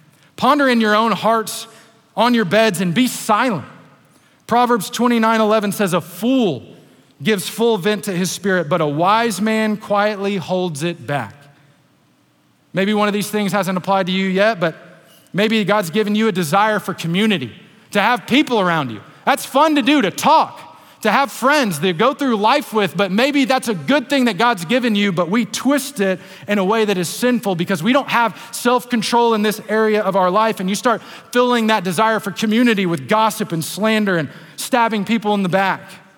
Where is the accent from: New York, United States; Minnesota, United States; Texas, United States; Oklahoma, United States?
Texas, United States; Beaumont; I grew up in Beaumont, and when you're outside of the Southeast Texas area, you can say, Beaumont's like Houston, it's right there